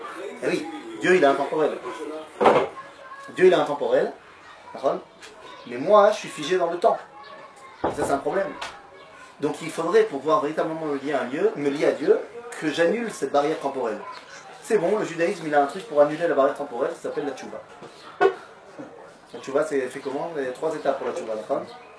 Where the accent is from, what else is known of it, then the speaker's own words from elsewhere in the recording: Metz, Grand Est, France; Moi, je viens de Metz.